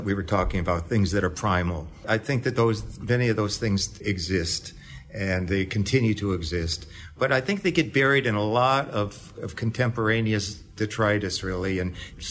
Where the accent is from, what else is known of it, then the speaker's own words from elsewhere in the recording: Detroit, Michigan, United States; And I was brought up in Detroit. We're almost identical in age.